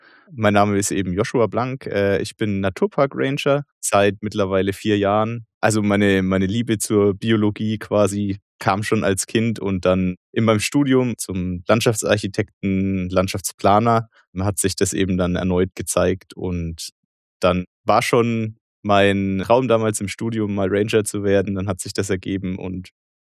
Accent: Bavaria, Germany; Für mich persönlich ist das einfach Heimat. Also ich bin zwar nicht direkt in Rotenburg aufgewachsen, aber ganz in der Nähe.

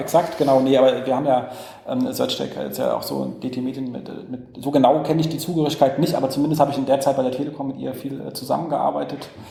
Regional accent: Berlin, Germany; Und die haben voll die Innovation, also für uns als Berliner, Straßenreinigung.

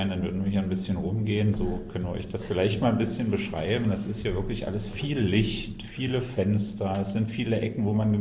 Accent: Magdeburg, Saxony-Anhalt, Germany; Als Magdeburger

